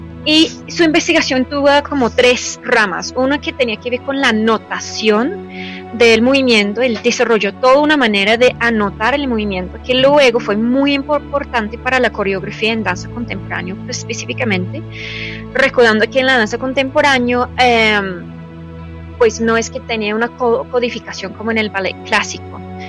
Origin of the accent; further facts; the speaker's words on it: United Kingdom; Spanish is a second language; yo soy del Reino Unido.